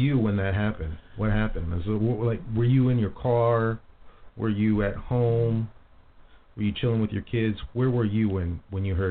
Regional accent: Atlanta, Georgia, United States; Growing up in Atlanta, though, it was crazy.

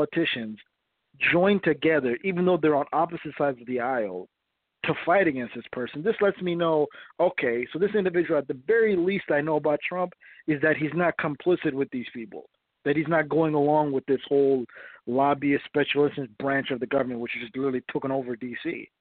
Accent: Minnesota, United States; I'm from Minnesota, and so we have a very liberal state

